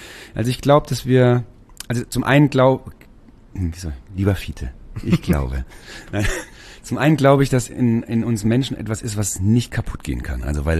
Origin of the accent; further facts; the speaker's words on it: Schweinfurt, Bavaria, Germany; also born or lived in Mainz; Also geboren bin ich in Mainz tatsächlich und aufgewachsen in dem deutschen Detroit in Schweinfurt City.